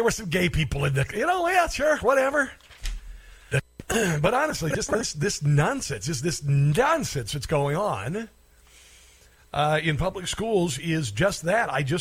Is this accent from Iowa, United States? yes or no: yes; Iowa, United States; And I grew up in Southwest Iowa, and my graduating class had 70 kids.